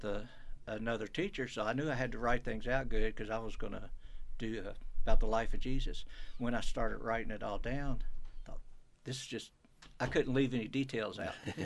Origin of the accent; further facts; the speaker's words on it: Louisville, Kentucky, United States; So, well, I grew up in Louisville, and I moved around here about 20.